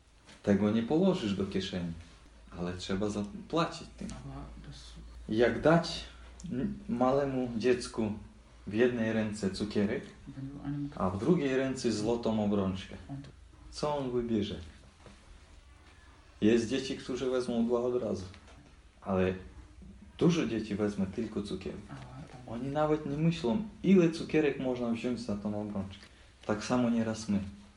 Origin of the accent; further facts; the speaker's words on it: Ukraine; Polish is a second language; U nas na Ukrainie starych ludzi, dużo starych ludzi, oni zgubili się w czasie.